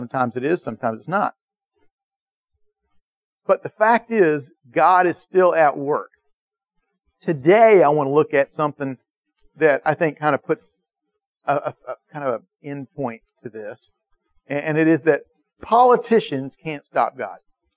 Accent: Atlanta, Georgia, United States; now in Savannah, United States; I thought it was bad when I grew up in Atlanta.

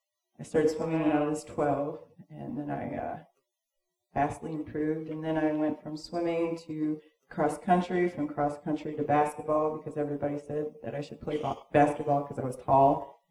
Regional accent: Massachusetts, United States; born there; also born or lived in Connecticut / Virginia; I was born in Massachusetts, and then we moved to Connecticut, and I was there for several years, and then we moved to Virginia

